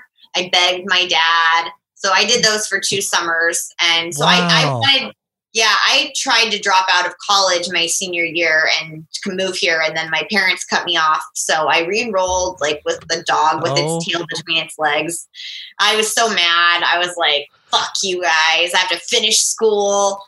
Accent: Omaha, Nebraska, United States; Well, I was from Omaha, but that's the biggest city. But I still wanted out.

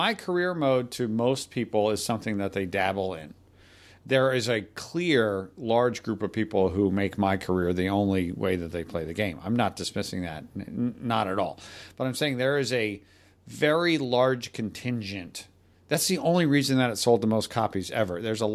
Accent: New Jersey, United States; New Jersey. I'm from Jersey.

